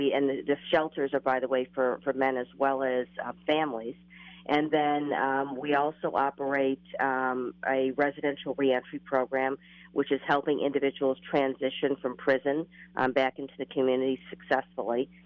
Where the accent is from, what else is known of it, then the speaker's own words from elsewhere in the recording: Rochester, New York, United States; I grew up in Rochester. I have never seen the community pull together the way it has through the COVID pandemic.